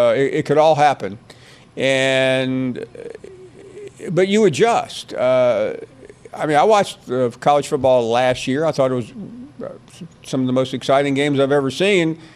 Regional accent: Tennessee, United States; also born or lived in Alabama; But then again, I'm from Tennessee and lived in Alabama.

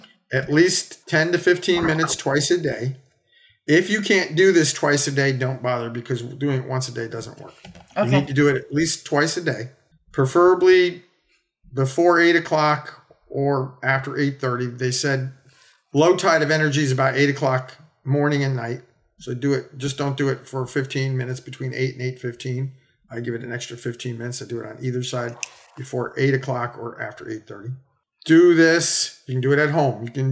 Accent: United States; I'm an American. I'm a doctor.

